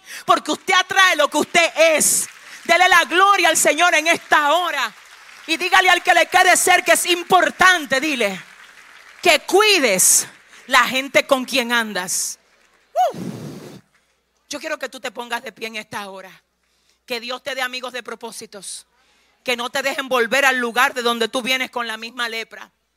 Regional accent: Sabana Perdida, Santo Domingo, Dominican Republic; Ustedes que me conocen desde donde yo vengo de Sabana Perdida. Yo vengo de estar allá cruzando un puente entre Villamella y Sabana, Los Minas.

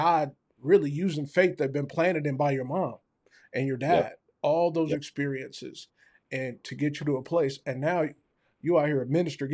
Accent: San Diego, California, United States; born there; Well, for me, again, I was born in San Diego.

